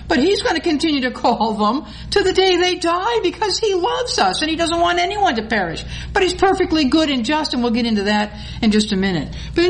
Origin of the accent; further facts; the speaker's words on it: Boston, Massachusetts, United States; accent: Bostonian; Boston's my hometown. And as I speak about Boston, I might even revert to my original language, which is Bostonian, and there isn't an R in it anywhere for 30 miles, you know, but Boston is my hometown.